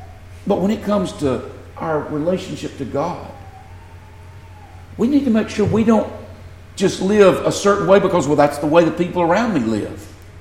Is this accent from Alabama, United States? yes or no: yes; Alabama, United States; accent: Southern; I was born in the South. I was raised around people who talk like I talk.